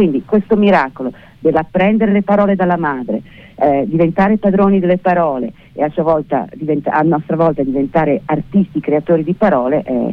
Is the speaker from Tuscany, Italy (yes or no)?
yes; Florence, Tuscany, Italy; moved away; io sono nata e cresciuta a Firenze, non vivo a Firenze da 40 anni